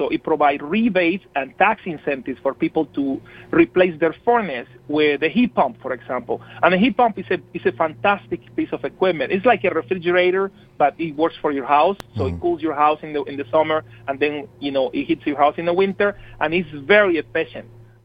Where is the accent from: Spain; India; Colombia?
Colombia; English is a second language; moved away as an adult; now in Wisconsin, United States; About the accent, since you mentioned that, I grew up in Colombia and I came to Wisconsin about 18 years ago for college and just fell in love with the state, and this is home now.